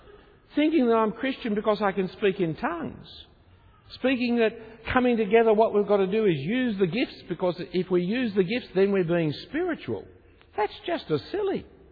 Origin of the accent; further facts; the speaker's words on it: England, United Kingdom; So what's the great pride of being English? Generally, not our fault. We were just born that way. There's nothing wrong with being English, by the way